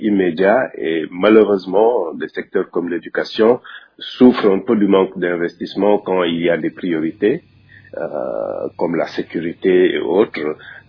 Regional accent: Senegal; j'ai l'impression d'être au Sénégal, qui est mon pays d'origine.

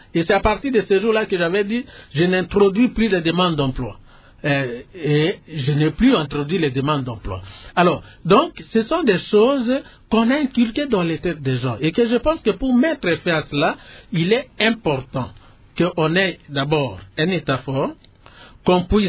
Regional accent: Kinshasa, DR Congo; born there; même si je suis né à Kinshasa, mais mes sources, on doit savoir, mes arrière-parents viennent d'où. C'est aussi pour sentir, pour prouver que réellement je suis congolais et de sources.

